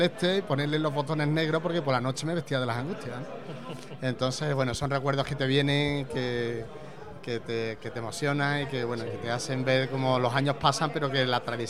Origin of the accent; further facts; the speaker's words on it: Estepa, Andalusia, Spain; Yo soy mucho de Estepa